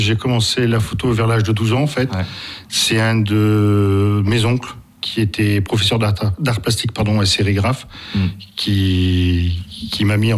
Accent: Lille, Hauts-de-France, France; comme je suis lillois en fait, j'ai vécu 50 ans à Lille

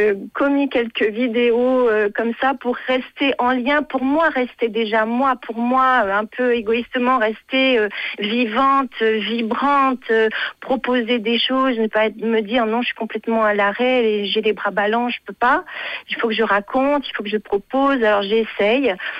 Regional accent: Nouvelle-Aquitaine, France; à Vassivière en Limousin, mon pays d'origine.

